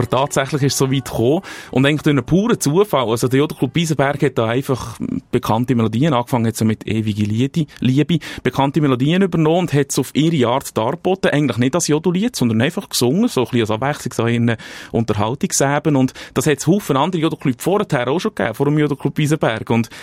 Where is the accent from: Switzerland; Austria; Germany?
Switzerland; Nein, eigentlich so wie heute bei uns in der Schweiz gejodelt wird, wird nur bei uns gejodelt.